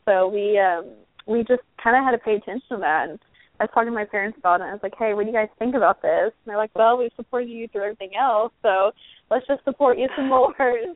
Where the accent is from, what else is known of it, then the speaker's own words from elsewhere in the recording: Missouri, United States; But yeah, I grew up in Missouri and I grew up doing rodeo.